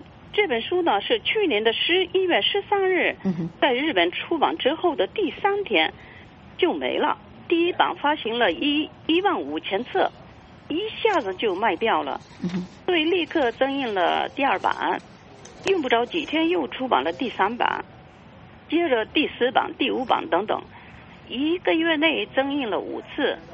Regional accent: Changchun, Jilin, China; born there; 所以我是在吉林省长春出生的。

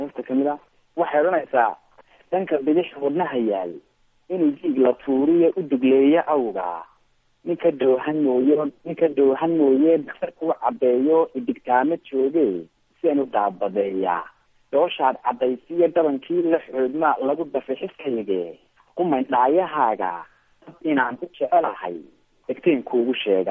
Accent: Hargeisa, Woqooyi Galbeed, Somalia; born there; afar iyo sagaashan kii baan ku dhashay magaalada hargeysa

